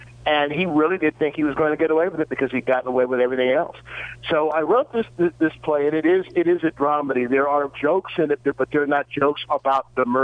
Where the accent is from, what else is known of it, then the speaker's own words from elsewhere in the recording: San Leandro, California, United States; What The Scion is about, it's another story of my hometown of San Leandro.